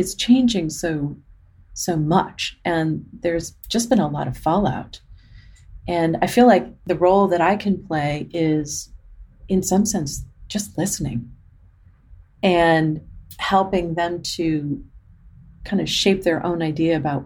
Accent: Arizona, United States; And we grew up in Arizona before a lot of people were there.

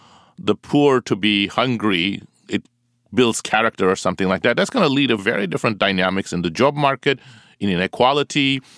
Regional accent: Turkey; I grew up in Turkey.

